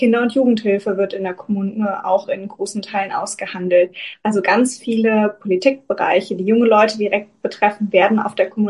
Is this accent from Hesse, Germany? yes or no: yes; Hesse, Germany; now in Bochum, Germany; Nee, ich komme tatsächlich aus Hessen, aber ich lebe jetzt seit 4 Jahren in Bochum.